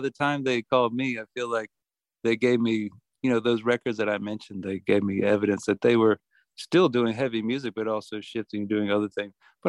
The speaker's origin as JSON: {"language": "English", "town": "Columbia", "region": "South Carolina", "country": "United States", "tie": "born or raised there", "said": "Ben and I grew up together in Columbia, South Carolina."}